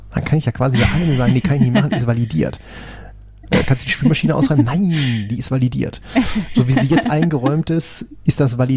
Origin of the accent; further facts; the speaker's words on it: Leverkusen, North Rhine-Westphalia, Germany; Ich komme ja aus Leverkusen, da gibt es einen großen Pharmachemie-Laden.